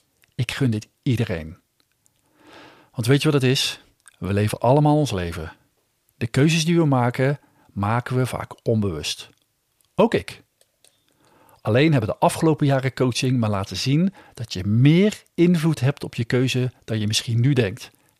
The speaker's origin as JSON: {"language": "Dutch", "town": "Hogerheide", "region": "North Brabant", "country": "Netherlands", "tie": "born or raised there", "said": "plekken in Hogerheide die voor mij kenmerkend waren in mijn jeugd en opvoeding. Bijvoorbeeld het huis waar ik ben opgegroeid en zo, waar zoveel van mij werd verwacht."}